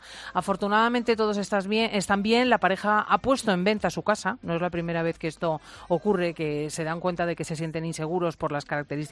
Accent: Madrid, Community of Madrid, Spain; soy de Madrid, aunque no lo parezca.

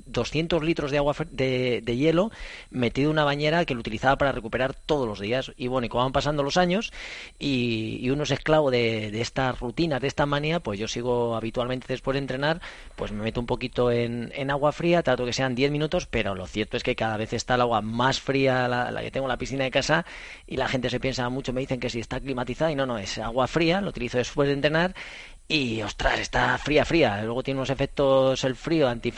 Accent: Spain

